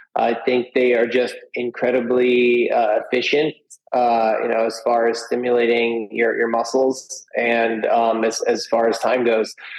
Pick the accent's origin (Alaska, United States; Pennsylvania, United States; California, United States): California, United States; San Diego; But you know, I grew up in San Diego, California. So right near the border there.